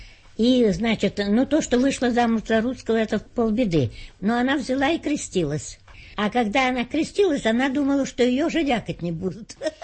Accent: Tomsk, Tomsk Oblast, Russia; Мы уроженцы Томска, мы любим свой Томск, привыкли к нему.

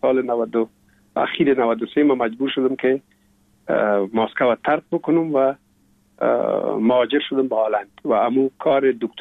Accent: Kabul, Afghanistan; also born or lived in Pul-e Khumri; ما در شهر پلخمری به دنیا آمدیم، یعنی در ولایت بغلان شهر پلخمری، و تا یک سالگی را ما هم در موش گذاشتندیم. بعد از اون جاب کار بابی مصاب در کابل میکرد و انتقال کرد به اینجا. ما هم همراه مادرم با بابیم یا پدرم آمدیم به کابل

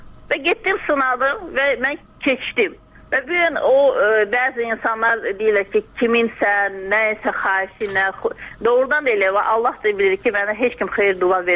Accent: Khachmaz, Khachmaz District, Azerbaijan; also born or lived in Quba; Bizim zonadan deyil, mən Qubalıyam, yəni Xaçmazda böyümüşəm.

